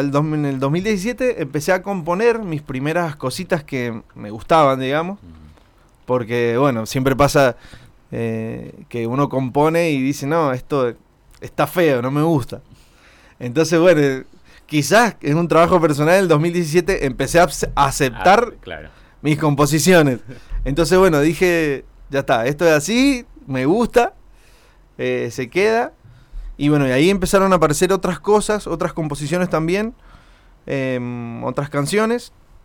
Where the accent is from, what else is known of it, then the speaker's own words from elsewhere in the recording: 3 de Mayo, Mendoza, Argentina; soy de acá de La Valle, soy de 3 de Mayo, me crié ahí. No nací acá en La Valle, pero mi abuelo sí. Y mis hermanos todos viven acá. Y bueno, tengo mis mejores amigos acá en La Valle, así que soy lavallino.